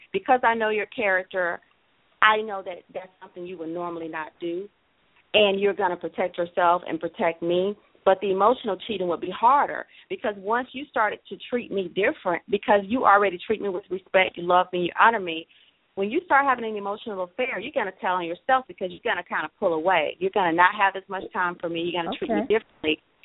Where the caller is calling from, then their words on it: Atlanta, Georgia, United States; I am calling from the Atlanta, Georgia area.